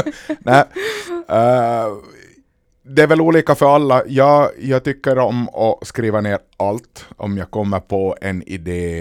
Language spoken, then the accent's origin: Swedish; Närpes, Ostrobothnia, Finland; Jag kommer från Närpes och där hade vi en ungdomsförening och en revy.